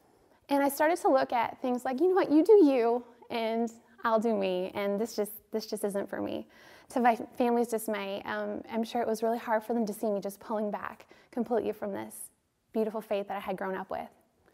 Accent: Thunder Bay, Ontario, Canada; So I grew up here in Thunder Bay.

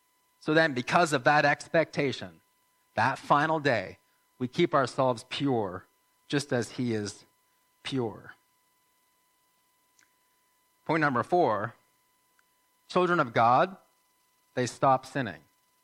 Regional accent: United States; now in Canada; because I'm American and because, you know, the … is a big deal in the USA

